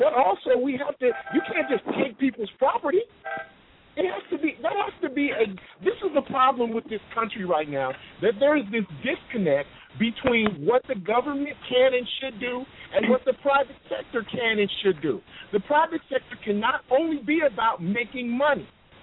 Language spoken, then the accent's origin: English; Gary, Indiana, United States; now in Los Angeles, United States; I'm originally from Gary, Indiana, a very industrial city in the Midwest.